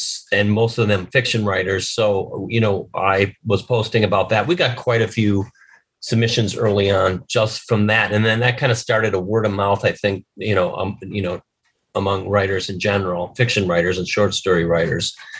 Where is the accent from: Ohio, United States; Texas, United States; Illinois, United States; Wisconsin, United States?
Wisconsin, United States; Milwaukee; I on the poor side of the tracks in Milwaukee.